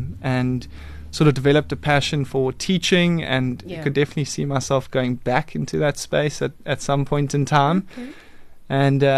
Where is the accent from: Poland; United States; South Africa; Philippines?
South Africa; KwaZulu-Natal; accent: KZN twang; now in Wynberg, South Africa; I am originally from KZN. I still have a bit of a KZN twang to my accent, and have a very close-knit family, most of which are still living in KZN. I currently live in Wynberg